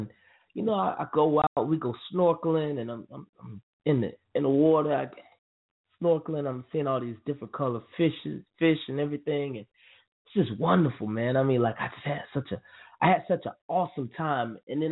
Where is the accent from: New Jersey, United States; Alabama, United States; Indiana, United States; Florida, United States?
Florida, United States; Archer; Now, the person that's from America, me, you know what I'm saying? From Archer, Florida, y'all don't even get that. I'm from Archer, Florida.